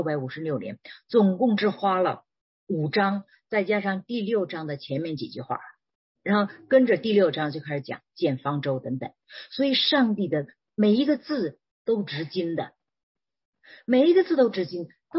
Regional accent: Hubei, China; 我是湖北人，我的 L 和 N 从来分不清楚，第二那个前鼻音和后鼻音，后面加鸡和不加鸡的，我也从来都不清楚

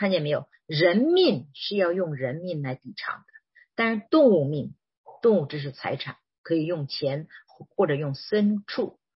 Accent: China; 尤其是我们中国人哈。我小的时候，我在家乡，我们的家乡到处甲鱼、乌龟挺多的

